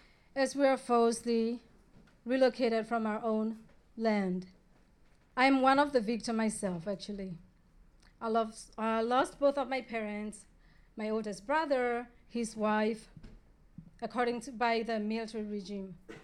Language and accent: English; Mae Hong Son, Thailand; I'm originally from Meramo refugee camp from along the Thai-Burma border.